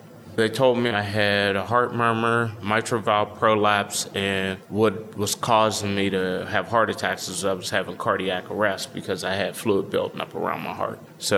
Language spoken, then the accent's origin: English; Wilkinsburg, Pennsylvania, United States; now in Braddock, United States; I grew up in Wilkinsburg, lived there until I was 12, and then I moved to Homestead and moved out of Homestead back in 1993 to Braddock, and I've been in Braddock since 1993.